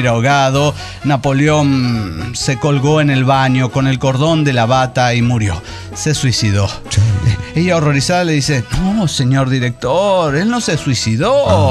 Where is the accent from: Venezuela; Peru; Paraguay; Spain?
Spain; Málaga, Andalusia; de Málaga, España.